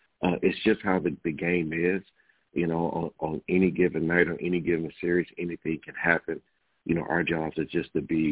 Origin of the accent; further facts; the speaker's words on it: Los Angeles, California, United States; I can't go against, you know, the Lakers, you know, being that's my hometown.